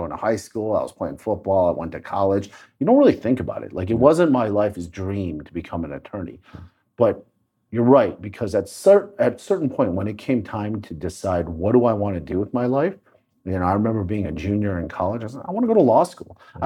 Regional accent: Bloomfield, Michigan, United States; Well, growing up in Michigan was interesting.

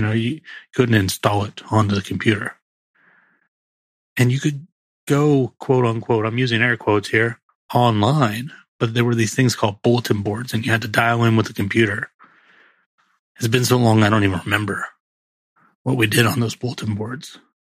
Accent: California, United States; I might just know who they are because I'm from Silicon Valley.

